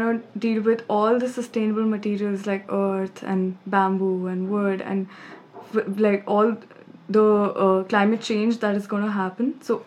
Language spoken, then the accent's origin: English; Dehradun, Uttarakhand, India; I'm from Dehradun.